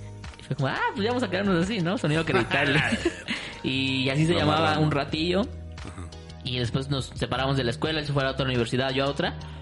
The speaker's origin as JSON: {"language": "Spanish", "town": "Iztapalapa", "region": "Mexico City", "country": "Mexico", "said": "soy de Iztapalapa, ¿no?"}